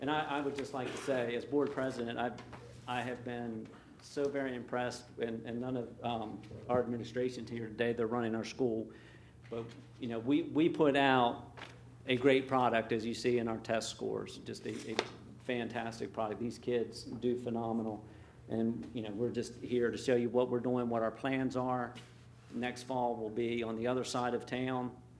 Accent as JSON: {"language": "English", "town": "Seaford", "region": "South East England", "country": "United Kingdom", "said": "I know I'm from Seaford, so we have two or three bus stops in the Seaford area."}